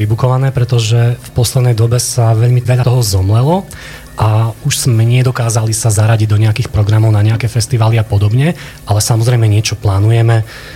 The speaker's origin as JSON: {"language": "Slovak", "town": "Michalovce", "region": "Košice Region", "country": "Slovakia", "said": "Videoklip sa natáčal u nás v Michalovciach v kultúrnom stredisku"}